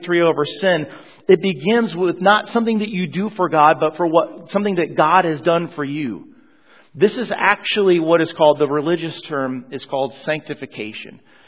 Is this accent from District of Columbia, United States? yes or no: no; Colorado, United States; I grew up in Colorado, and I grew up skiing in Colorado.